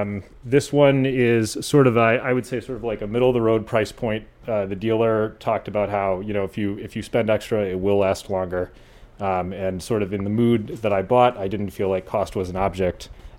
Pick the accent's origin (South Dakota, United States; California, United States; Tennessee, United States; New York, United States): South Dakota, United States; also born or lived in Minnesota / Midwest; I grew up in kind of all over the Midwest, but mostly rural South Dakota and rural Minnesota.